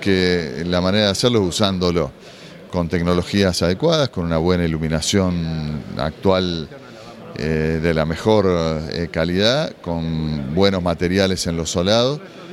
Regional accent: Santa Fe, Argentina; también el lugar de las manifestaciones de los santafesinos. Cada vez que tenemos algo para expresarnos, venimos a la Plaza de Mayo

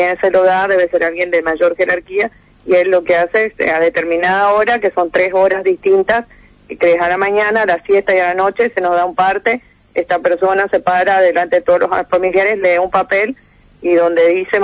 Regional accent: Formosa, Argentina; now in Mar del Plata, Argentina; Vivimos en Mar del Plata y estamos casados hace 2 años. Yo soy de Formosa, él es de Santa Fe.

